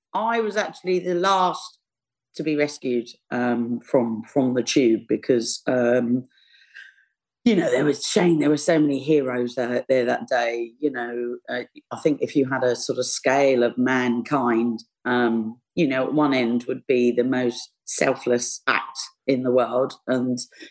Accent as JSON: {"language": "English", "region": "London", "country": "United Kingdom", "accent": "Cockney", "said": "I don't know whether you hear from my accent, but I'm actually a Bow Bell Cockney. I'm from London."}